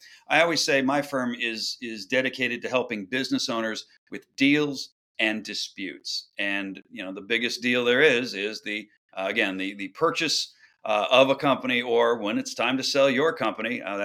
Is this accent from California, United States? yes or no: no; Kansas City, Missouri, United States; I am from the Midwest. I am from Kansas City, Missouri.